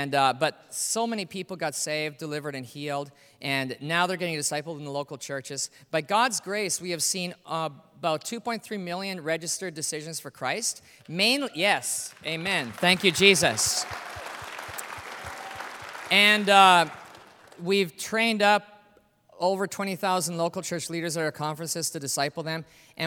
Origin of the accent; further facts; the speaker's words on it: Calgary, Alberta, Canada; When I grew up in Calgary, Canada, all right? Calgary's a big city in Alberta, just north of Montana.